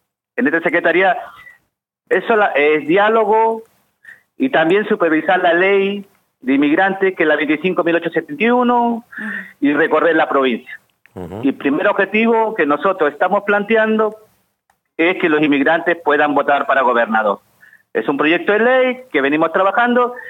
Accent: Chile; moved away; yo soy chileno, hace más de 35 años que vivo acá, soy la última camada.

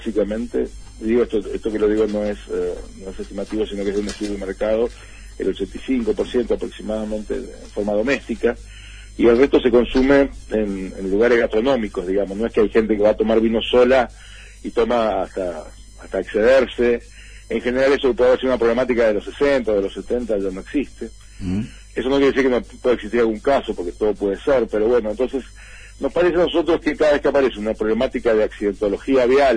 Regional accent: Mendoza, Argentina; nosotros sabemos, como somos mendocinos

